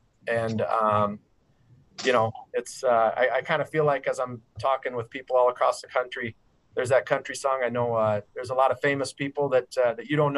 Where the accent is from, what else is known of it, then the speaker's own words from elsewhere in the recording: Yankton, South Dakota, United States; I grew up in Yankton, South Dakota.